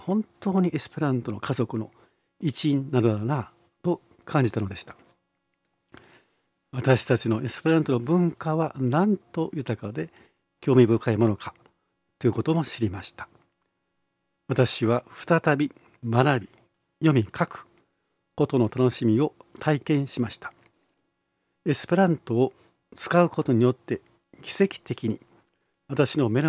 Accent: Akashi, Hyogo, Japan; 兵庫県の明石市から参りました、

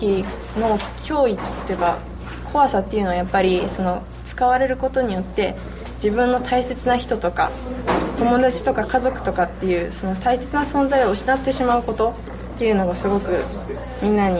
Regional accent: Hiroshima, Japan; 私たちの団体は広島出身の大学生で構成しているグループで

